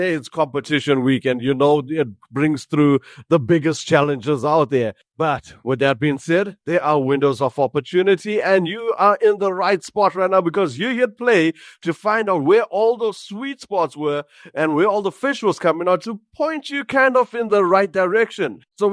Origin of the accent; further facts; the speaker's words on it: Durban, KwaZulu-Natal, South Africa; Let's kick off the show right here in my hometown, Durban